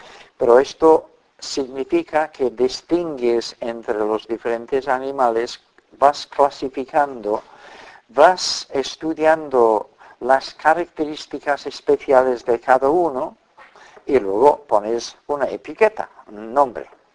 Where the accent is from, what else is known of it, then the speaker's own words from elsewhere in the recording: England, United Kingdom; Spanish is a second language; Si alguna vez vais a mi país de origen, Inglaterra, descubriréis que hay muchas personas raras.